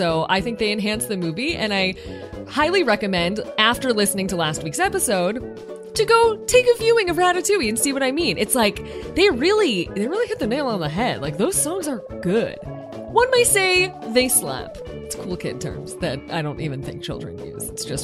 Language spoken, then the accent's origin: English; United States; Like, I'm an American. I don't know why I don't know basic Christmas stuff.